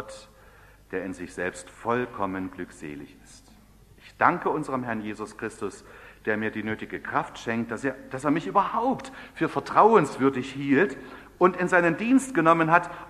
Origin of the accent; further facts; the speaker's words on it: East Germany, Germany; Bei uns im Osten war Hammer und Sichel da drauf.